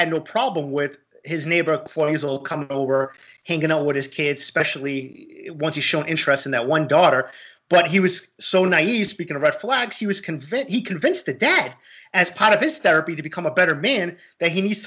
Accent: Boston, Massachusetts, United States; I always tell people I am so thankful, not just being born and raised in Boston, but being an East Coast guy.

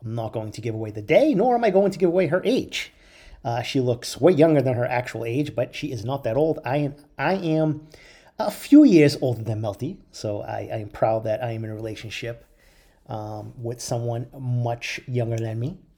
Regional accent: East Boston, Massachusetts, United States; I am a guy that grew up in East Boston. You know that here on the podcast.

